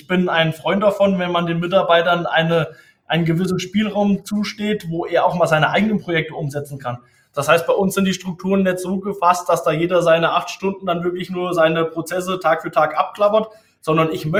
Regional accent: Hesse, Germany; ich bin natürlich aus der Rhön, ich komme aus der Rhön, ich bin hier aufgewachsen in der Nähe von Thann.

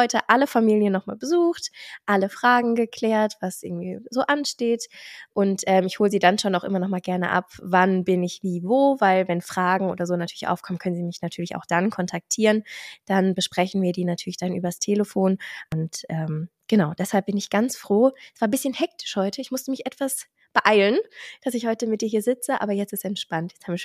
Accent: Mainz, Rhineland-Palatinate, Germany; ich komme ja ursprünglich aus Mainz, der Fasnachtshochburg mit schlechthin.

